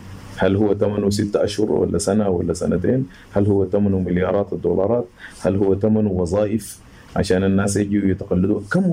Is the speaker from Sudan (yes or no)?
yes; Sudan; إحنا كسودانيين عانينا معاناة كبيرة جدا جدا من الحرب